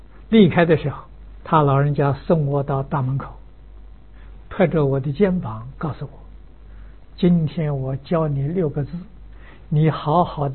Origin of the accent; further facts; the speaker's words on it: China; 我们中国人讲气氛呢，那真好